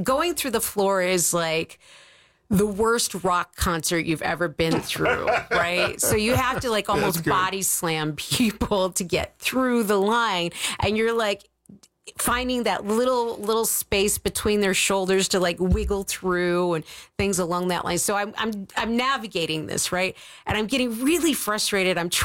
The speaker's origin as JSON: {"language": "English", "region": "Ohio", "country": "United States", "tie": "born or raised there", "said": "So you know, I grew up in Ohio. I was raised by a Republican and a Democrat."}